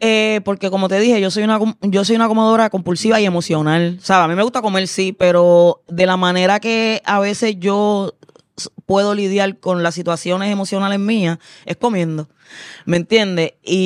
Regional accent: Loíza, Puerto Rico; mucha gente sabe que yo me crié en Loíza.

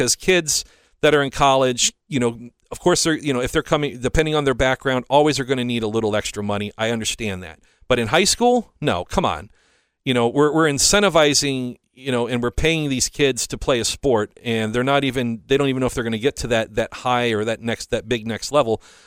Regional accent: Ireland; The only challenge is that I'm Irish, so I have Irish skin.

